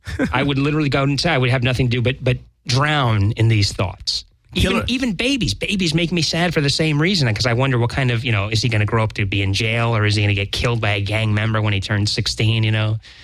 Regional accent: Florida, United States; Well, remember, I grew up in Florida where this kind of shit happens on a daily basis.

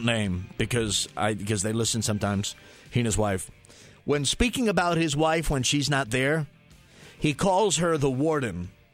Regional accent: Staten Island, New York, United States; I grew up in New York on Staten Island

